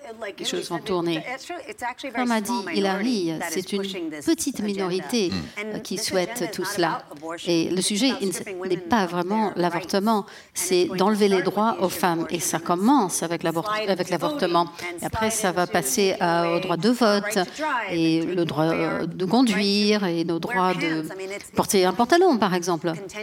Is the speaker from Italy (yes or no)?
no; Texas, United States; Et je viens du Texas et ça ne veut pas dire que je ne comprends pas ce qui se passe en Italie